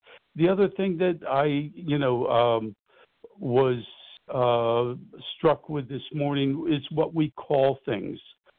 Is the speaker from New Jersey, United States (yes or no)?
yes; New Jersey, United States; Hi, this is … I'm from South Jersey.